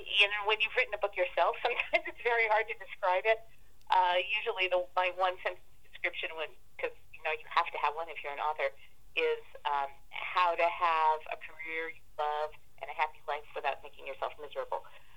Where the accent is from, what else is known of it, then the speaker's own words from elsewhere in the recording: New York City, New York, United States; also born or lived in Woodstock; So I grew up in New York City, and I moved up to Woodstock, New York, which is about 100 miles north of New York City